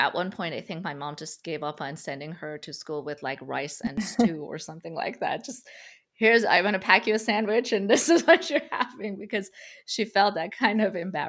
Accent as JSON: {"language": "English", "country": "Iran", "tie": "born or raised there", "moved": "as an adult", "lives_now": "United States", "said": "My childhood and adolescence was in Iran. And then as an adult, I grew up basically here in the States."}